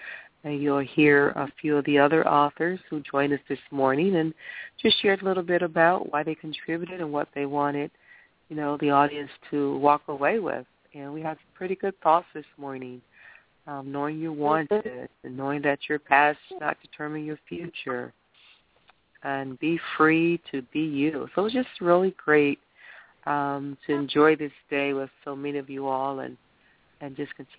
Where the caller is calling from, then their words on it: Detroit, Michigan, United States; I'm in Detroit, Michigan.